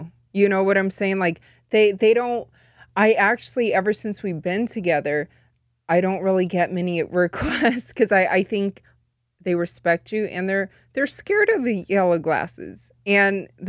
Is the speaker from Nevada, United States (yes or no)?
yes; Las Vegas, Nevada, United States; Yeah, born and raised in Vegas, but I am full Chinese.